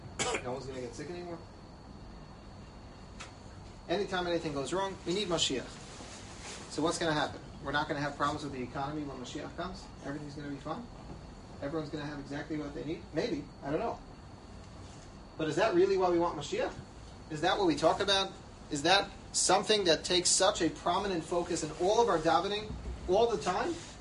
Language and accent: English; New York City, New York, United States; but I grew up in Washington Heights.